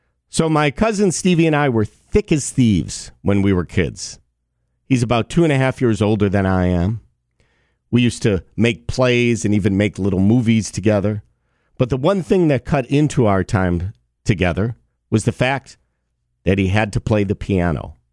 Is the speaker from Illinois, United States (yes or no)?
yes; Deerfield, Illinois, United States; if you've ever listened to this show, I'm sure you know I'm from the Chicago suburbs.